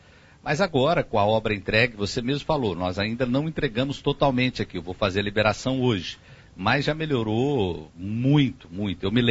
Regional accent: Campinas, São Paulo, Brazil; eu falo desde que eu sou criança, que eu vivi, cresci em Campinas

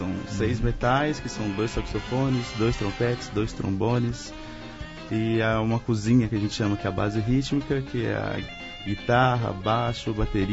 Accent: Uberaba, Minas Gerais, Brazil; now in Campinas, Brazil; Eu sou mineiro, de Uberaba. Uhum. Mudei aqui para Campinas por causa da Unicamp.

